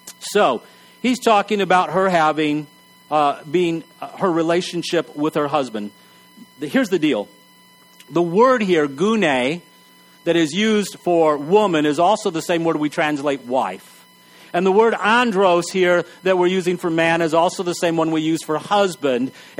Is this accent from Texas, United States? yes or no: yes; Texas, United States; I know that in growing up in Texas, one of the issues was that this verse was usually used to tell people to remove their baseball caps during worship.